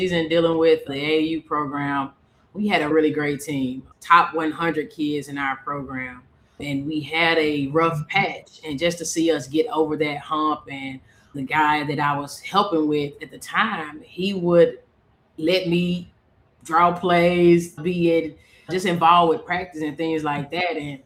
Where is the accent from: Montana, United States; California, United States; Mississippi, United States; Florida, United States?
Mississippi, United States; Jackson; and I'm from Jackson, so I was able to have my support system with me